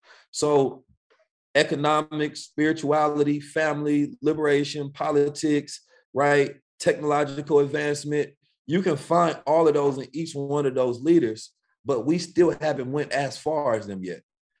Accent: St. Louis, Missouri, United States; also born or lived in Oakland; And I'm like, no, I'm from St. Louis and Oakland.

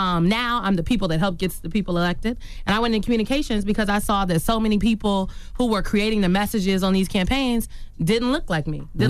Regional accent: Omaha, Nebraska, United States; I'm from Omaha, Nebraska. Me and Malcolm X.

